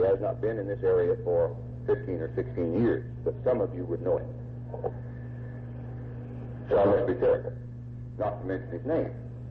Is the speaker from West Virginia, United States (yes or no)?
yes; West Virginia, United States; A man that was 70 years old, and found that I was from Raleigh County, and immediately began to question me on the people that I knew.